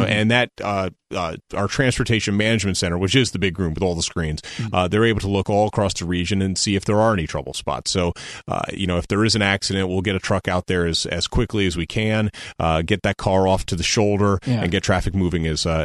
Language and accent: English; Albany, New York, United States; I did. I grew up in Albany, New York.